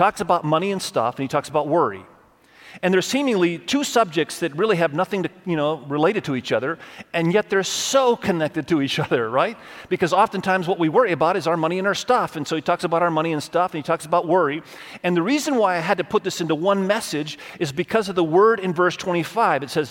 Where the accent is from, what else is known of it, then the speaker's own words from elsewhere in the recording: Indonesia; I grew up in Indonesia.